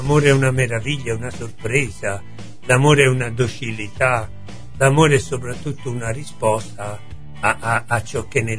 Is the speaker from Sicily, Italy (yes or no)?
no; Torre del Greco, Campania, Italy; sono nato a Torre del Greco, ho anche completato una parte dei miei studi liceali nella città di Torre del Greco